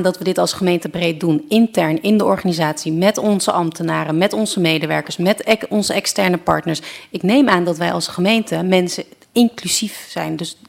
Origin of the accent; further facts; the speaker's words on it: Holland, Netherlands; ik ben een Hollandse meid en ik heb geleerd, je moet je gezonde boerenverstand gebruiken.